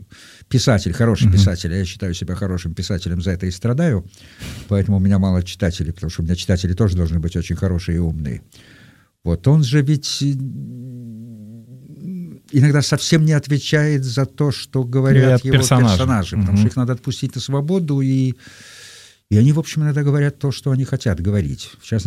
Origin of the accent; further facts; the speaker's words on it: Saint Petersburg, Russia; born there; я родился в Ленинграде